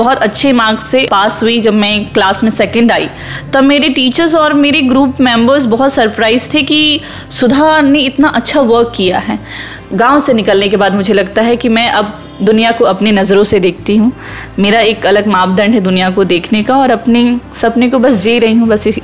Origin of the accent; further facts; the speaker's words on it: Raipur, Chhattisgarh, India; मैं रायपुर से हूँ इसका मेरे नॉलेज से कोई रिलेशन नहीं है